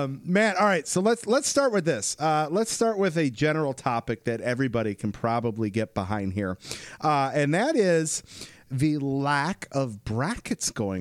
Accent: Michigan, United States; Great part of the state of Michigan, my home state.

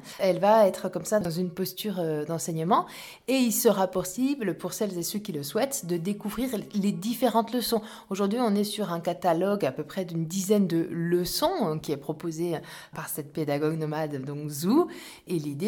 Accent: Besançon, Bourgogne-Franche-Comté, France; accent: Franc-Comtois; Ben moi, je suis originaire de Besançon. Donc, certains très habitués peuvent détecter des petites pointes d'accent franc-comtois, mais à vrai dire, assez peu.

